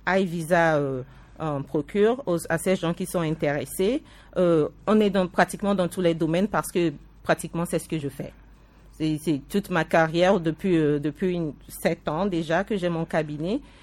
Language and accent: French; Togo; moved away as an adult; now in United States; Je suis togolaise, j'ai immigré aux États-Unis après mes études, après le bac. J'ai immigré aux États-Unis, je fais plus de 20 ans aux États-Unis maintenant.